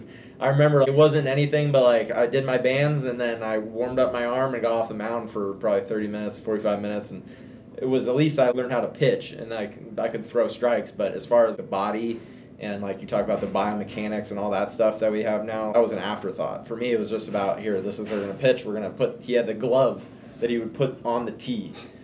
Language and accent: English; San Francisco, California, United States; I think it's funny because I kind of went the other way where growing up in San Francisco, you can't have a facility like this.